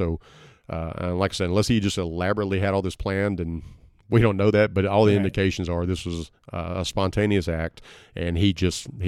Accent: Arkansas, United States; I've grown up here, and I grew up in Southeast Arkansas.

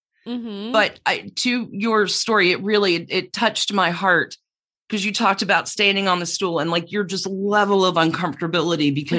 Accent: Alabama, United States; I'm from Alabama.

